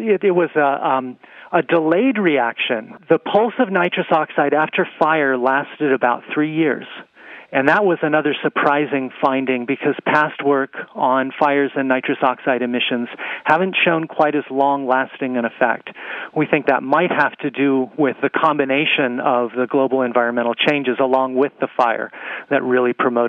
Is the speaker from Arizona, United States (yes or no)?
yes; Arizona, United States; The Wallow Fire in my home state, Arizona, has burned over 450,000 acres.